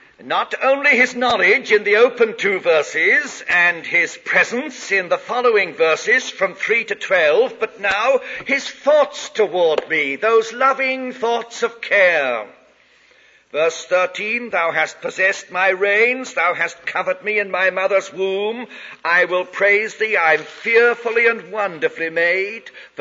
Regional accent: England, United Kingdom; born there; also born or lived in South America / West Indies

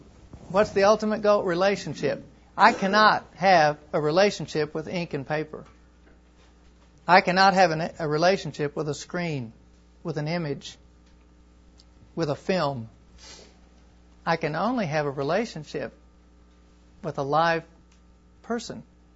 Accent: Tulsa, Oklahoma, United States; I grew up in Tulsa

